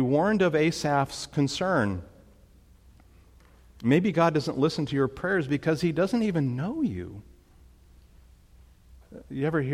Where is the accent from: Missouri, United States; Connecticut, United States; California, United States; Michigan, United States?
California, United States; Debbie and I grew up in the Mojave Desert. I don't recommend moving there. In the Antelope Valley in California, where the wildflowers blanketed the hillsides.